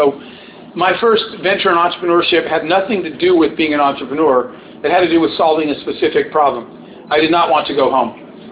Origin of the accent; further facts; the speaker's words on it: Arizona, United States; I grew up out in Arizona. I went to a big public high school